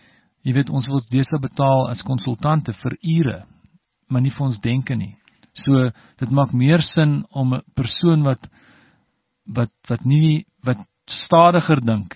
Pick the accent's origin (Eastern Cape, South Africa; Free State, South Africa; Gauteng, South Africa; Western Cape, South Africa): Western Cape, South Africa; Stellenbosch; born there; Ek's gebore in Stellenbosch in 1968, so is 51 jaar terug, amper, 50 jaar terug. So Stellenbosch, even toe, sal ek jy sê, is 'n klein dorpie